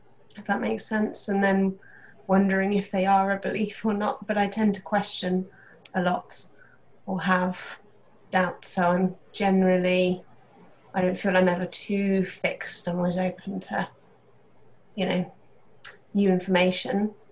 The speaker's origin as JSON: {"language": "English", "region": "England", "country": "United Kingdom", "said": "UK, in the countryside."}